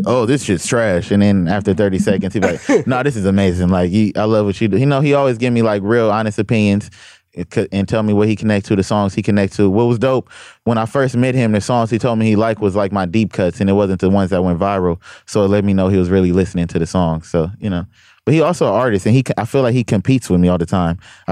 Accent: Compton, California, United States; Because I'm a blood from Compton, or a nigga from Compton with a different message.

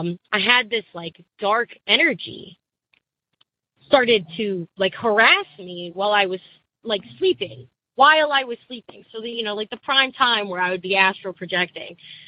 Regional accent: East Coast, United States; I am 25 and from the East Coast of America.

